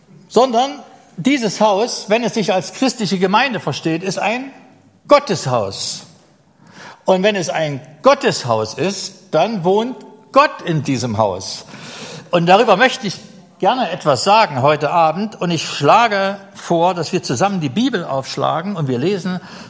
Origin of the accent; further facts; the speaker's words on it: Brandenburg, Germany; Ich komme aus der Uckermark. Bis zur nächsten mir bekannten christlichen Gemeinde sind es etwa 110 Kilometer.